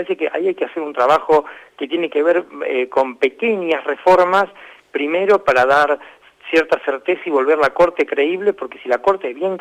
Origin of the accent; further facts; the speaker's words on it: Argentina; yo como trabajador del sistema judicial y como tantos argentinos